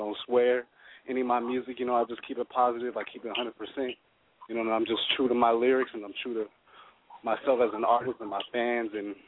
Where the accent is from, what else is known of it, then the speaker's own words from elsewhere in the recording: Minneapolis, Minnesota, United States; also born or lived in Seattle; I'm from Minneapolis, Minnesota. That's where I was raised. I was born in Seattle, Washington.